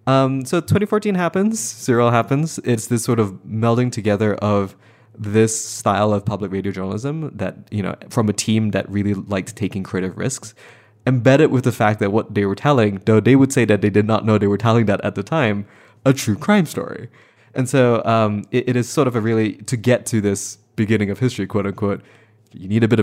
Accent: Malaysia; I'm not from this country. I'm from Malaysia.

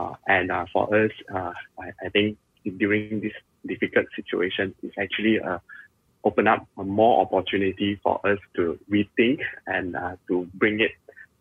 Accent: Penang, Malaysia; Yes, I'm Malaysian. I'm Penangian.

